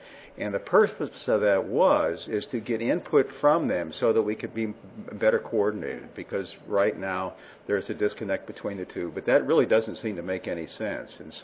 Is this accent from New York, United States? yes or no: no; Nebraska, United States; For example, I come from Nebraska